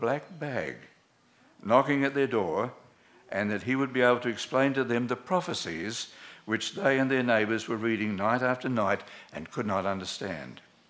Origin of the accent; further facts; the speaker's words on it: Rockhampton, Queensland, Australia; born there; this story rings a bell with me because I was born in Rockhampton.